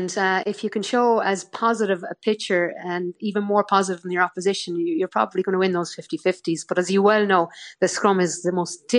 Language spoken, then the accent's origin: English; Ireland; as an Irish person